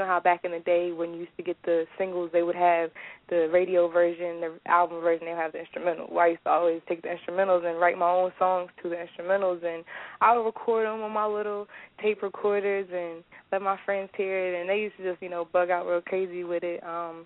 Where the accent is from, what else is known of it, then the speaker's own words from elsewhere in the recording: Dover, Delaware, United States; also born or lived in Oklahoma City; Well, I am originally from Oklahoma City, Oklahoma. Shout out to Sooner State. But I was actually raised in Dover, Delaware, which is the first state.